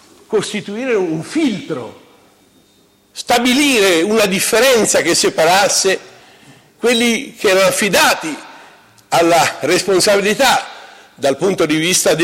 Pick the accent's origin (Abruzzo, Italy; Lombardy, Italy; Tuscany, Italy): Tuscany, Italy; Pisa; born there; Io sono nato a Pisa, ve lo posso spiegare